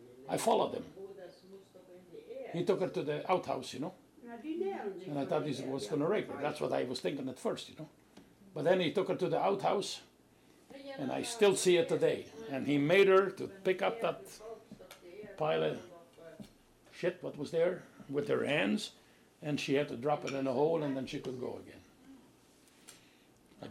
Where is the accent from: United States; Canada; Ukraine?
Ukraine; moved away; All I've seen in 1940, when we came from Ukraine to Germany, we were still in camp.